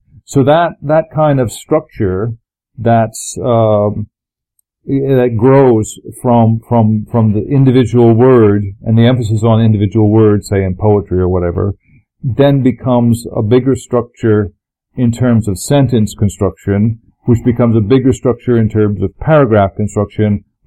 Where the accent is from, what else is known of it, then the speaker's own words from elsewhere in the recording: Lancaster, Pennsylvania, United States; also born or lived in California; And yeah, didn't stay there very long, and then went to Lancaster. And the high school that I grew up with, Hempfield High School it's called, it was really very much like Happy Days.